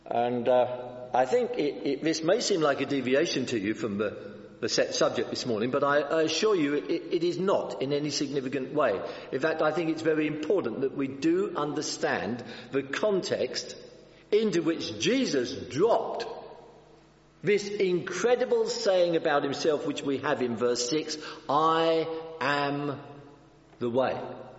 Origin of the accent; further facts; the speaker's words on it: London, United Kingdom; born there; now in Warwick, United Kingdom; I am actually, although I live in the Midlands of England now, in just outside the town of Warwick, I am a Londoner by birth